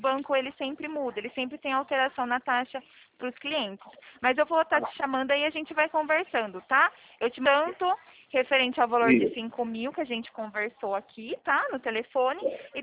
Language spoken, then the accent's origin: Portuguese; São Paulo, Brazil; Eu não sou do Rio, sou daqui do interior de São Paulo.